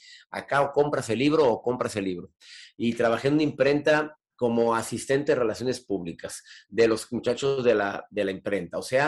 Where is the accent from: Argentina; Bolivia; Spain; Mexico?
Mexico; Monterrey, Nuevo León; Yo andaba en camión, andaba en pecera, acá en Monterrey, de donde soy originario